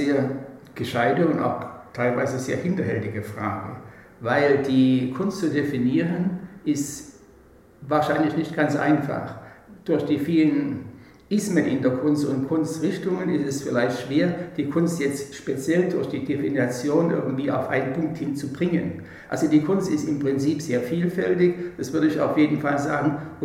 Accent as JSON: {"language": "German", "town": "Leipzig", "region": "Saxony", "country": "Germany", "tie": "born or raised there", "moved": "as an adult", "lives_now": "Ulm, Germany", "said": "Ich bin 1940 in Leipzig geboren, bin seit 1961 in Ulm"}